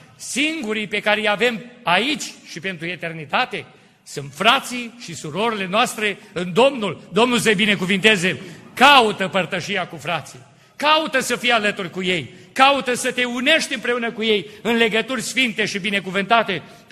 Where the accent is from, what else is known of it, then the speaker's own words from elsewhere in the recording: Moldavia, Romania; born there; Dacă eu m-am născut în Moldova